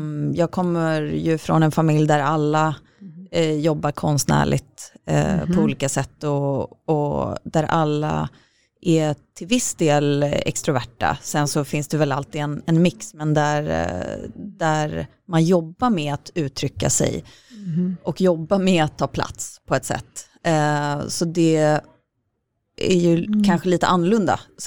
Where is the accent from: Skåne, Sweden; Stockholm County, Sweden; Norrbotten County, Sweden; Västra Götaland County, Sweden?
Stockholm County, Sweden; Stockholm; de är uppväxta tillsammans i Göteborg och jag är uppväxt i Stockholm.